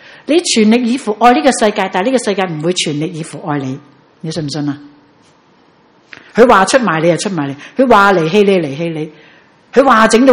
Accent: Hong Kong; 因为我们香港人硬是要叻过人

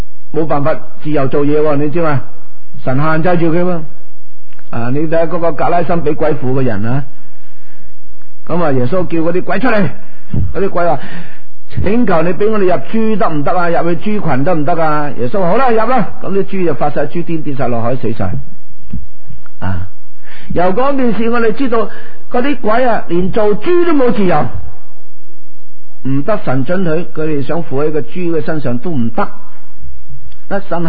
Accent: Guangdong, China; 喺我哋乡下啊，我哋系四邑人嘅，四邑人。台山同恩平啊

